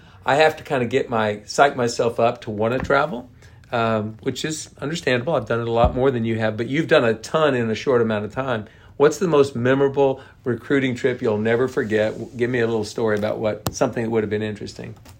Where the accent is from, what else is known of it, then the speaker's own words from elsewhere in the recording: Oklahoma, United States; You know, I grew up in Oklahoma. I haven't really lived very far from here, basically